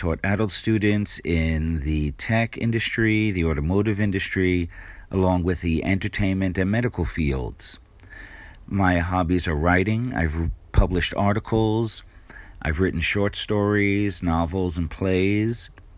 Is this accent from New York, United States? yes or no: yes; New York City, New York, United States; now in Japan; I'm from America, New York City, and I've been living and teaching in Japan for 16 years.